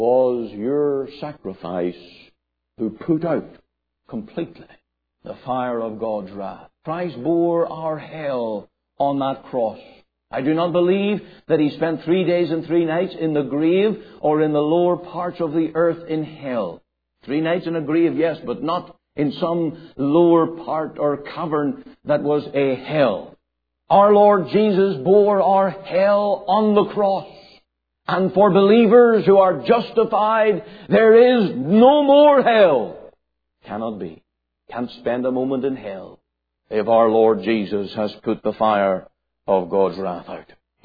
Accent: Canada; I have a standing as a Canadian.

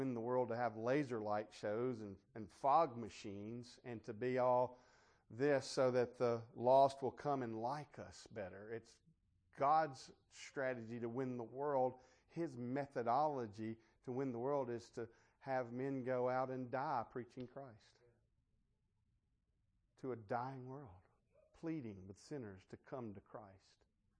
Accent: Mississippi, United States; I'm a Mississippian by birth. I was born and raised in Mississippi.

